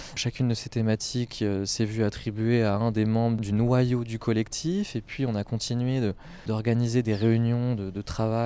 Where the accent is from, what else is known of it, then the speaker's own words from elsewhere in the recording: La Ferté-Bernard, Pays de la Loire, France; j'ai grandi à La Ferté-Bernard